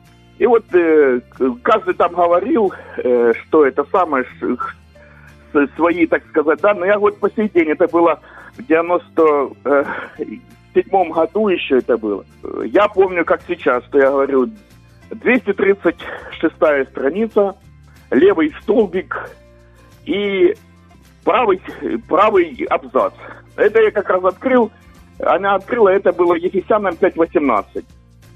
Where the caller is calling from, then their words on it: Kharkiv, Kharkiv Oblast, Ukraine; я з Харкова.